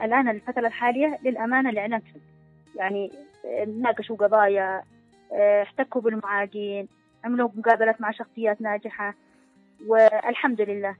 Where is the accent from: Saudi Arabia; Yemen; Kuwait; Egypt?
Yemen; المعاق عندنا في اليمن عادي أي واحد ممكن يتحمله